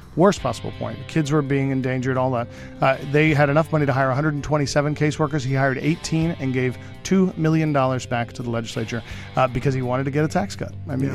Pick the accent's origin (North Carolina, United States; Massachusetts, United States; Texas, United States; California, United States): Massachusetts, United States; Look, I'm an Irish Catholic from central Massachusetts.